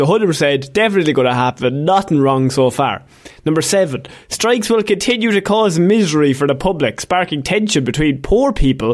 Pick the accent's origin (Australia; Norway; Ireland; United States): Ireland; We're Irish.